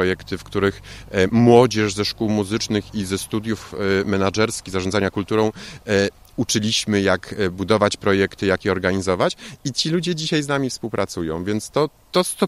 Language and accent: Polish; Zielona Góra, Lubusz Voivodeship, Poland; z Zielonej Góry, skąd jestem, gdzie nadal jestem zameldowany.